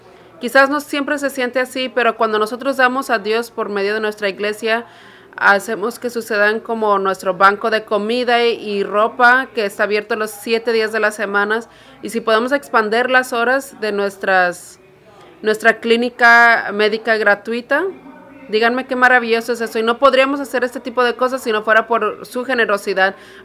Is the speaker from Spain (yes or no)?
no; England, United Kingdom; Spanish is a second language; soy uno de los pastores aquí. No estoy hablando raro, soy de Inglaterra.